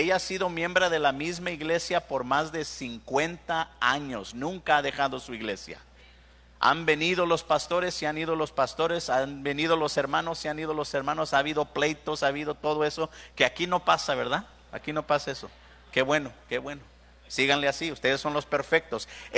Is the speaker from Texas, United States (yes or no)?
yes; Dallas, Texas, United States; mi mamá venía a visitarme de Dallas, donde yo soy de Dallas.